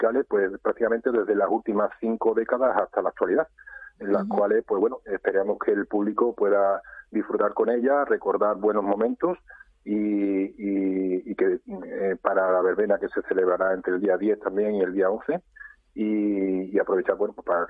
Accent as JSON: {"language": "Spanish", "town": "Campillos", "region": "Andalusia", "country": "Spain", "said": "Bueno, normalmente casi todos somos de Campillo."}